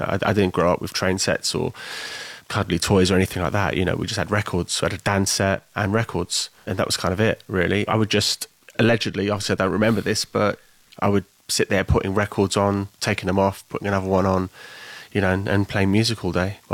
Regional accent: Archway, London, United Kingdom; I grew up in Archway, and we kind of lived in a couple of rooms in what later became the full family home.

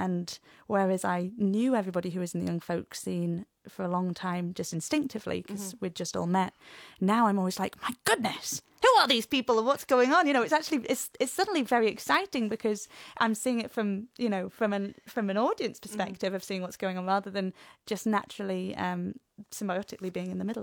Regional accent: East Midlands, United Kingdom; I think then people knew I was a lass from Derbyshire, but really I didn't have any musical roots in Derbyshire particularly, apart from the Christmas tradition that we have back home.

